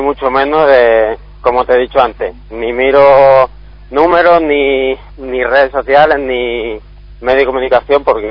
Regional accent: Andalusia, Spain; accent: neutral; me suelen decir que tengo un acento y un tono bastante neutro, que de Andalucía conservo poco, pero bueno, luego en privado sí que algún destello suelto.

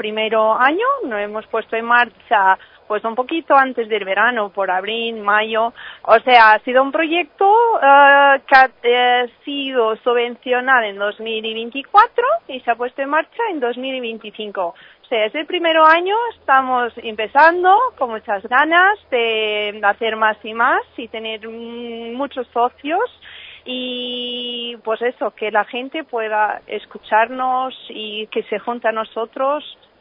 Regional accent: Portugal; now in Spain; Pues yo soy portuguesa, ya vivo en España hace 3 años.

